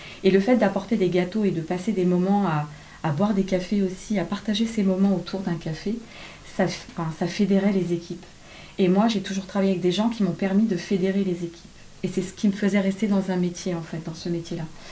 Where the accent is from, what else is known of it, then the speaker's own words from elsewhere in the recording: Île-de-France, France; moved away as an adult; also born or lived in Suresnes / Toulon; Ouais, donc je viens de Seine-et-Marne.